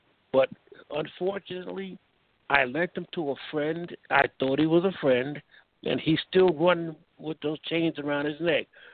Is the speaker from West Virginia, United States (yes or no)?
no; Brooklyn, New York, United States; I'm from Brooklyn, New York. That's my hometown.